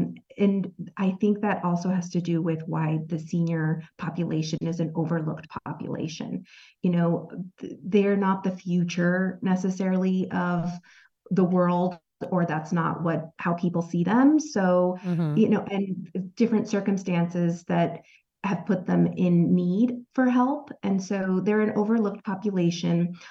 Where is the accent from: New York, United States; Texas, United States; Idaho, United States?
Idaho, United States; Wood River Valley; And I grew up in the Wood River Valley. I was born and raised here. And, you know, there weren't a lot of Latinos back then.